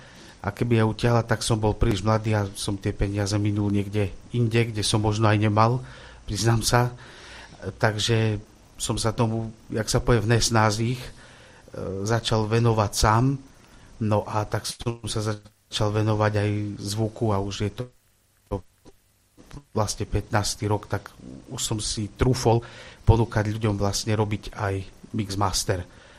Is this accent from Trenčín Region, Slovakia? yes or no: no; Košice, Košice Region, Slovakia; my pochádzame z Košíc s brachom